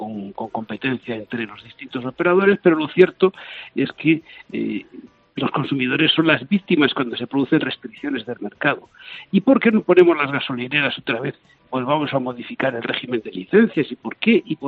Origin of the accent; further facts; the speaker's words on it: Region of Murcia, Spain; ocurra en Murcia, de donde vengo, lo pagamos todos los españoles